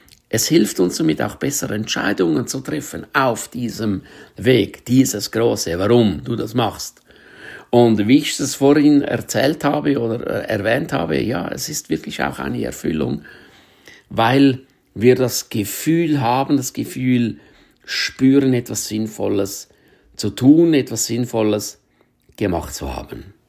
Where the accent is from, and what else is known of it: Switzerland; German is a second language